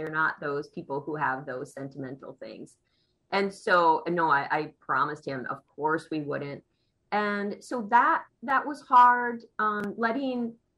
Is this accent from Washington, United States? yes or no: no; Chippewa Falls, Wisconsin, United States; So I grew up in Chippewa Falls, which is right next to Lake Halley, but really it's all part of the same community.